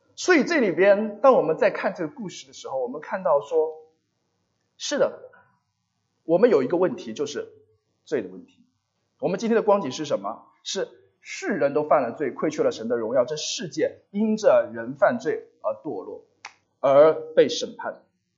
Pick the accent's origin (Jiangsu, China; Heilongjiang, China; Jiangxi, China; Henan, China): Jiangxi, China; 我来自江西，我知道我家里发生过一些的，我的邻居等等